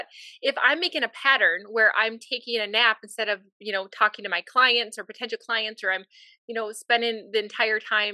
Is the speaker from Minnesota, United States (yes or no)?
yes; Minnesota, United States; Hey, I'm from Minnesota. Like, I'm, like, proud of, like, not very far from Walnut Grove, by the way.